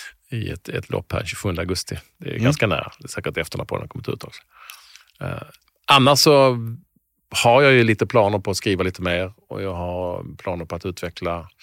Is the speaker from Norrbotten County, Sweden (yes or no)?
no; Malmö, Skåne, Sweden; also born or lived in Landskrona; Där vi bodde på Lindängen som hette i Malmö när jag växte upp. Jag var född i Landskrona som flyttade ganska snabbt till Malmö.